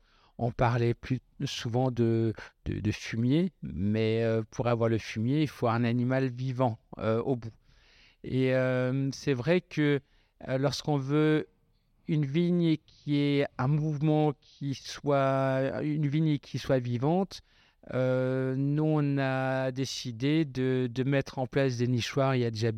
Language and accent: French; Westhoffen, Grand Est, France; chez nous à Westhoffen, qui est en fait un grand amphithéâtre coincé entre deux vallées